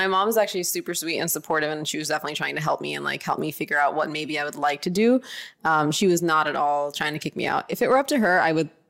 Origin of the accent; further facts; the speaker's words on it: Bridgewater, New Jersey, United States; So I grew up in central Jersey. It's like totally suburbia. It was really nice